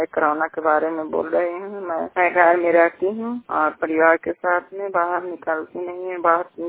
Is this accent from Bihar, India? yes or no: yes; Bihar, India; छतिहो के रहने वाले हैं, थाना हिलसा जिला नालंदा के निवासी हूँ।